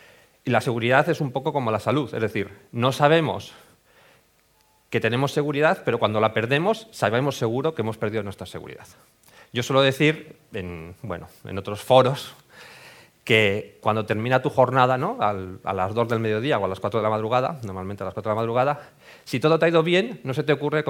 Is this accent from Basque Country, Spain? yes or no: yes; Bilbao, Basque Country, Spain; moved away; soy bilbaíno, estudié informática al otro lado de la ría. Emigré el siglo pasado